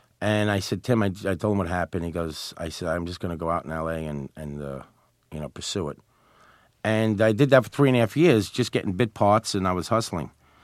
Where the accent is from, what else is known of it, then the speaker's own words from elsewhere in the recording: Brooklyn, New York, United States; because I'm from Brooklyn